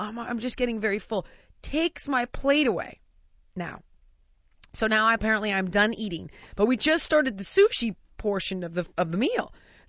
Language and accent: English; United States; because that's how I know it as an American.